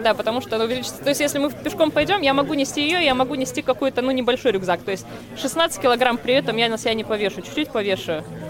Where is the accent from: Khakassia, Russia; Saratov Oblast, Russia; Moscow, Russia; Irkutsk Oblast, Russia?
Irkutsk Oblast, Russia; Irkutsk; То есть я сама из Иркутска, и в свое время работала гидом по Байкалу